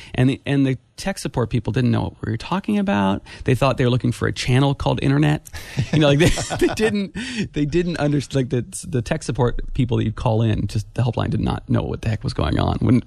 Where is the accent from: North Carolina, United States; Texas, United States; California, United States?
California, United States; Santa Cruz; again, I was raised here in Santa